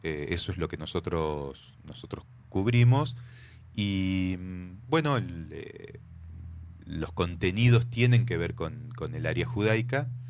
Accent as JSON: {"language": "Spanish", "town": "Moisés Ville", "region": "Santa Fe", "country": "Argentina", "lives_now": "Paraná, Argentina", "said": "Ahí quedé. Moisés Ville."}